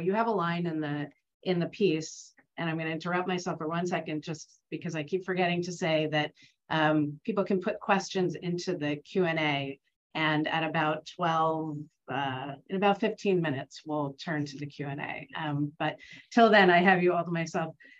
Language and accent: English; New Jersey, United States; I grew up in New Jersey, same thing.